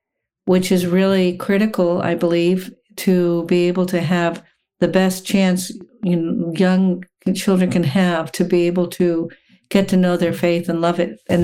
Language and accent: English; McLean, Virginia, United States; now in Washington, D.C., United States; I grew up in McLean, Virginia, which is, I'm in Washington, D.C. now, so I'm not too far from home.